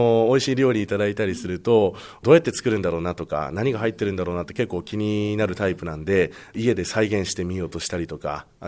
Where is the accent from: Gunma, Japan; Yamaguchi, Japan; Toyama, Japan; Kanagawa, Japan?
Kanagawa, Japan; Fujisawa; ずっと片瀬小学校片瀬中学校ということで、江ノ島の近くで育ちました。